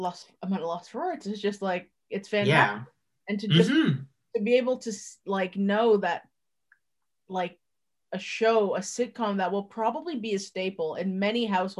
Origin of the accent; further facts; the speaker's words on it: Canada; this is why us as Canadians feel the need that as soon as something Canadian makes it big and it's Canadian, we're like, that's Canadian.